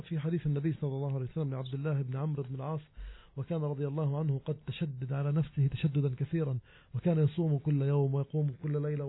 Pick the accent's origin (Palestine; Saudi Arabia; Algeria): Palestine; عندنا في فلسطين